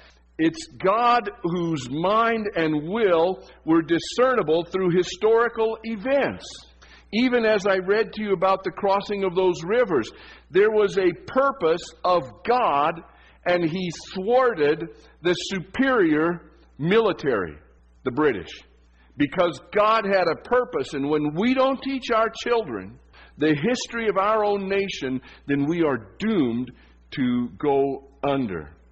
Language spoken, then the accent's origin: English; United States; Because I'm an American.